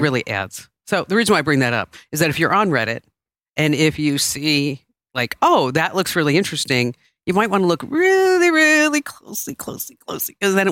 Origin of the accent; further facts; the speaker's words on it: New Jersey, United States; I'm American. Yeah. I'm from New Jersey.